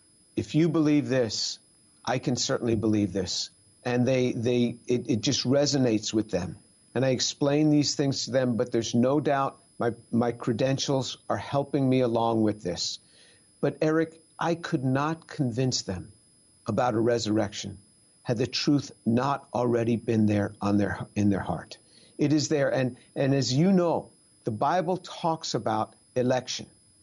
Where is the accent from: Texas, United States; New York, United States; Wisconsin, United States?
New York, United States; also born or lived in Manhattan; I grew up in a secular Jewish home just outside New York City. I was born in Manhattan, raised just north of the city.